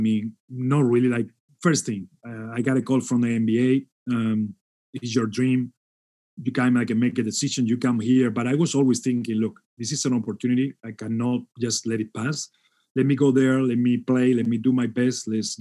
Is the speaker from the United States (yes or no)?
no; Spain; I couldn't imagine I was going to be working here when I came from Spain.